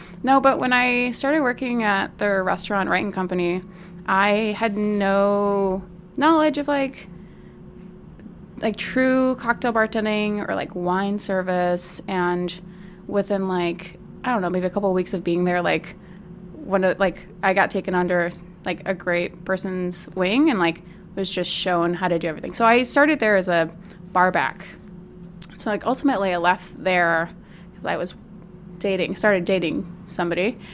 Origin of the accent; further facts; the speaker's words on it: Detroit, Michigan, United States; so being that I grew up in Southwest Detroit, grew up around a lot of Mexican restaurants